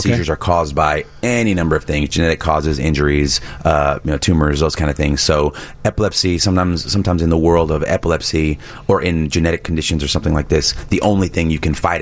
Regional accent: Texas, United States; also born or lived in New York City / New Jersey; now in Chicago, United States; Well, you know, I grew up in Texas.

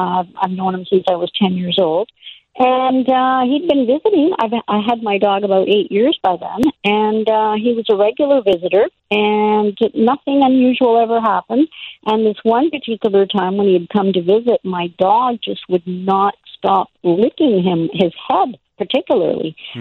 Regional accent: India; now in Canada; So then I started the process at when we came to Canada from India.

